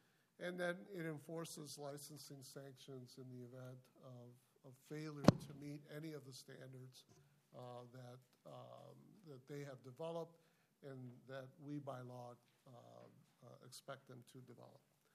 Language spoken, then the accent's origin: English; Chicago, Illinois, United States; now in Twin Cities, United States; Members, I come from communities where I grew up in Chicago, and I've lived in communities here in the Twin Cities